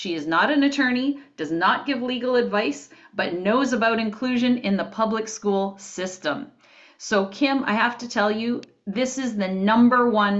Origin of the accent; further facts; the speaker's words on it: Canada; Now, I am Canadian, but many of the people that view this are in the United States.